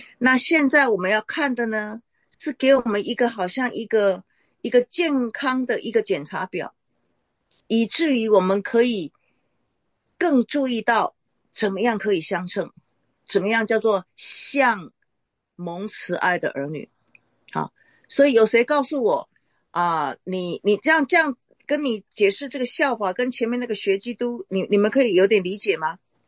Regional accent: Taiwan; 跟我台湾人有没有同意不一样？

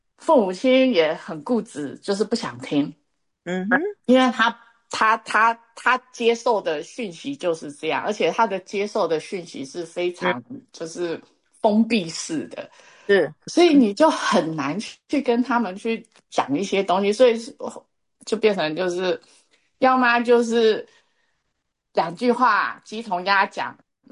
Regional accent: China; 我们中国人就是

